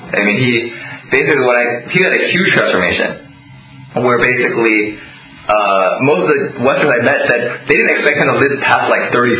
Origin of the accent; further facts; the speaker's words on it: United States; I grew up here in America, being Asian American, so I can kind of understand the dynamic.